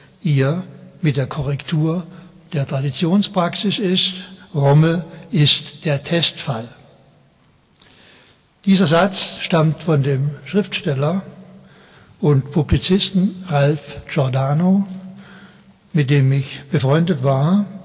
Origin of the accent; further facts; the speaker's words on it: Waldkirch, Baden-Württemberg, Germany; war ich doch in meiner Heimatstadt Waldkirch selbst 10 Jahre lang Stadtrat und Fraktionsvorsitzender